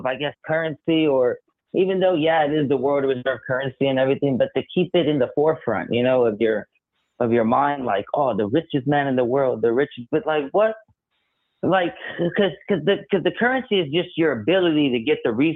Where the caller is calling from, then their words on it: Texas, United States; Hey, Tim. Hey, Lynn. … from Texas.